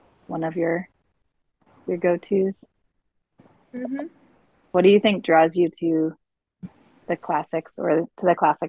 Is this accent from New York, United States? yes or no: yes; Hudson, New York, United States; I'm the director of the Hudson Area Library. I'm from Hudson.